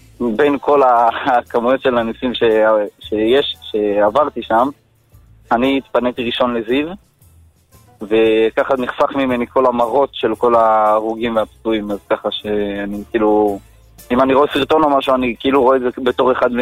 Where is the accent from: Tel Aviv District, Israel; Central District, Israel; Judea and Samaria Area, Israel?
Judea and Samaria Area, Israel; Modiin Illit; אני ממודיעין עילית.